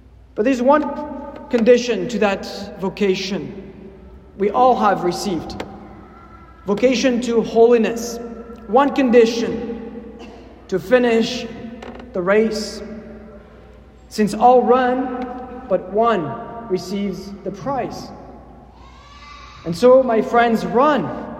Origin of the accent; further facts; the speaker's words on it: France; English is a second language; the current debate in France, my home country